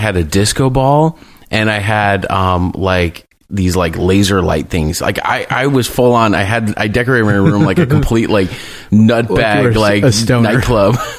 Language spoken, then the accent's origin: English; Japan; also born or lived in South Korea; Growing up in Japan and South Korea, you have these like 10, 12-hour flights back and forth between the U.S. with one game.